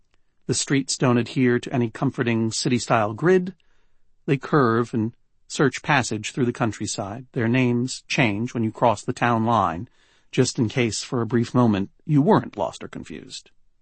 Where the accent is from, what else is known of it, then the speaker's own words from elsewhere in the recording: Massachusetts, United States; I am from Massachusetts. He is from Connecticut. And New Englanders do not say things like that.